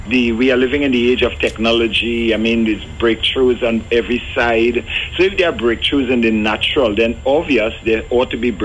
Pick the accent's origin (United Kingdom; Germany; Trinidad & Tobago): Trinidad & Tobago; Rio Claro; because I came from Rio Claro.